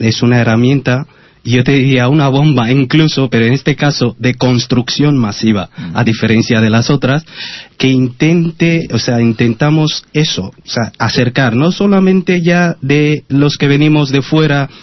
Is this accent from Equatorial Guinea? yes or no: yes; Equatorial Guinea; De Guinea Ecuatorial.